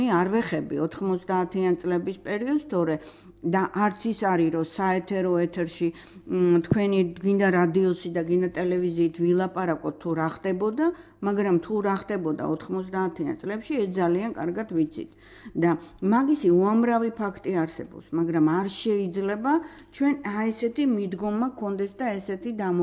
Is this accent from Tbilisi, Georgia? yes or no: yes; Tbilisi, Georgia; მთაწმინდაზე გავიზარდე, ჩვენ იტალიურ ეზოში ვცხოვრობდით და ამ იტალიურ ეზოში სხვადასხვა ეროვნების ადამიანები იყო